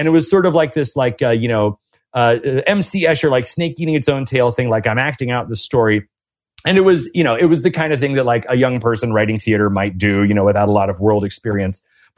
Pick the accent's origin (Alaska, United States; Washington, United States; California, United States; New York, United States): California, United States; Oakland; I was born and raised in Oakland that I'm from California